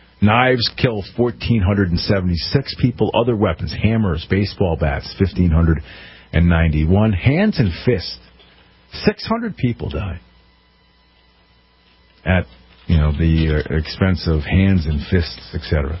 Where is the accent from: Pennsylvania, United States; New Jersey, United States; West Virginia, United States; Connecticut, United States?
Connecticut, United States; right after Sandy Hook happened here in my home state of Connecticut.